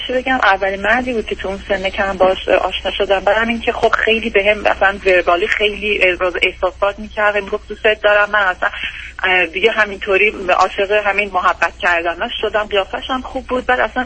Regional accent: Iran; moved away as an adult; now in United States; با بچه‌ام از ایران اومدیم بیرون دو سال پیش.

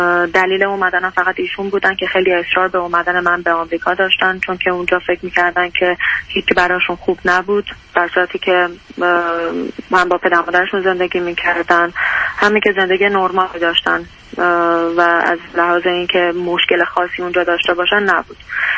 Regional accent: Iran; moved away as an adult; now in United States; چند ماهه که من از ایران به آمریکا اومدم

